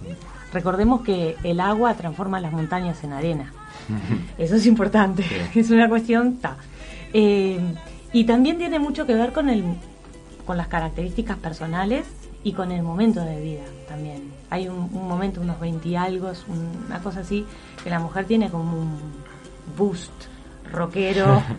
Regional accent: Montevideo, Uruguay; que nosotros como montevideanos no estamos tan atentos, ¿no?

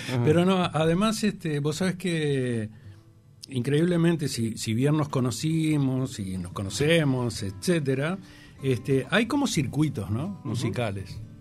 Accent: Salto, Uruguay; Yo ya antes de eso, ya en mi pueblo tocaba, ¿no? Me acuerdo que habían inaugurado el Canal 8 de Salto

